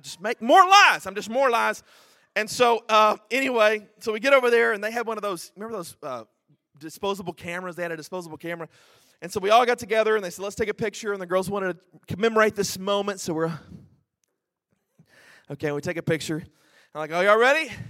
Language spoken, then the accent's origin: English; Texas, United States; And so anyway, they said, "Where are you from?" And we said, "We're from Texas."